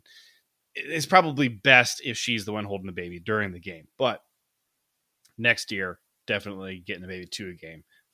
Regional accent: Ohio, United States; now in Michigan, United States; I grew up in Ohio, and it was helpful that the Bengals and Browns are practically never good. So, and then moved to Michigan.

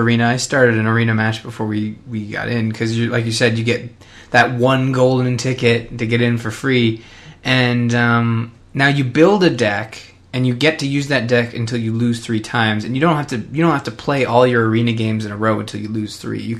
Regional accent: Canada; Like, I assume the worst, and I'm just Canadian.

